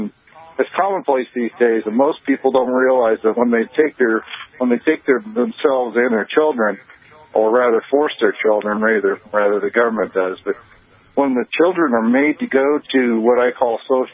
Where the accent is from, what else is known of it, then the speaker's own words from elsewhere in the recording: California, United States; now in Wyoming, United States; I'm from California originally, but I'm in Wyoming now, thank God.